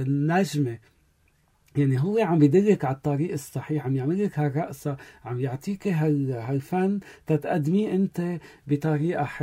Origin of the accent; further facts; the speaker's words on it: Lebanon; عندنا بلبنان